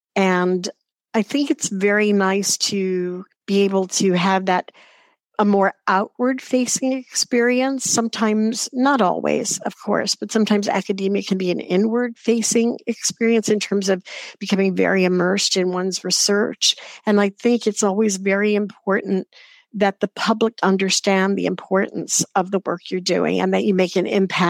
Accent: New York City, New York, United States; I grew up in New York City, so I had a lot of exposure to theater as a young person.

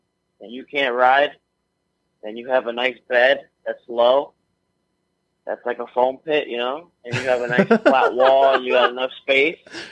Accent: Kearny, New Jersey, United States; now in New York City, United States; Well, I grew up in Jersey. So I just moved to the city 10 years ago. My whole life I lived in Jersey. I grew up riding in Jersey every single day. And I lived in a town called Kearney next to Newark.

